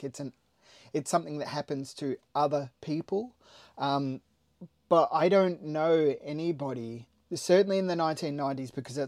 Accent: Perth, Western Australia, Australia; And you go, well, actually, I'm from Perth too.

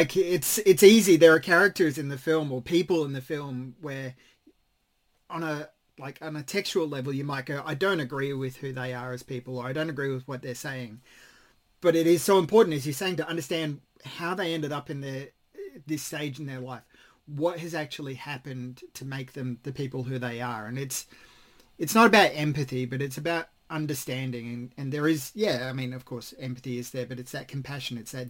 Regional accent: The Gap, Queensland, Australia; now in Perth, Australia; I grew up in Queensland myself in the Gap, so not like rural stuff, but you know, this strange suburb, which is, yeah, just the place that's between two hills

